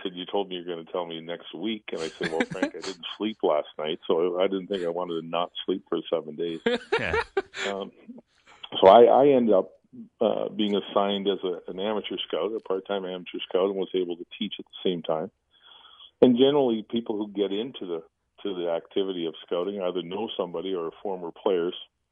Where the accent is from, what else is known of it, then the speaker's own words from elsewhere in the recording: Toronto, Ontario, Canada; I grew up in Toronto, Ontario, and played hockey up through junior hockey there.